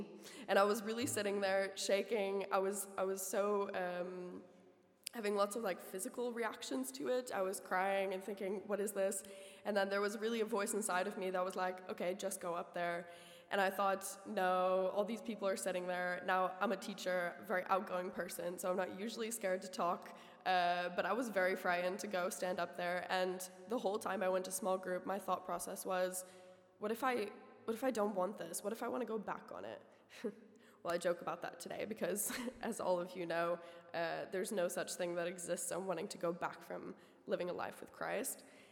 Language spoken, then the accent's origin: English; United States; born or raised there; moved away as an adult; now in Netherlands